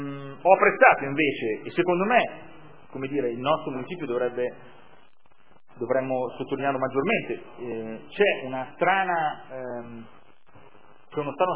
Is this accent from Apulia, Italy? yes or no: no; Milan, Lombardy, Italy; io che sono della Barona, quindi di un pezzo importante di questa zona